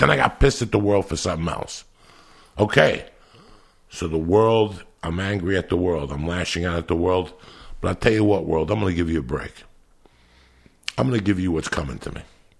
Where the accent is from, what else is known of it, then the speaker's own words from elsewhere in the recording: United States; As an American, as a human being, I cannot judge Duncan for what he did in 1982.